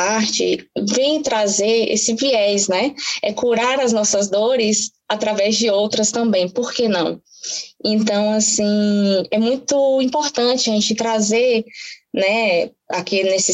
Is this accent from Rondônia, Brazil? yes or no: no; Vitória da Conquista, Bahia, Brazil; principalmente no Nordeste, que eu sou aqui de Vitória da Conquista, na Bahia